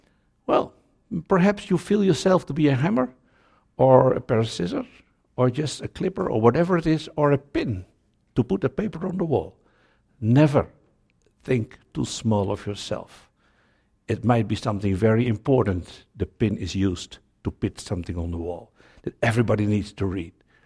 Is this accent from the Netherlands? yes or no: yes; Netherlands; now in Suriname; And we come from indeed from the Netherlands, and we are happy to serve on the world team in Suriname Jungle since April 2012.